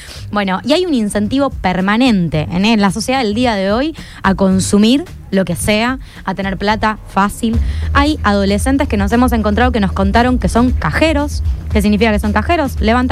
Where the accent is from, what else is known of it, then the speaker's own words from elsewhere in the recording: Santa Fe, Argentina; yo vengo de la ciudad de Santa Fe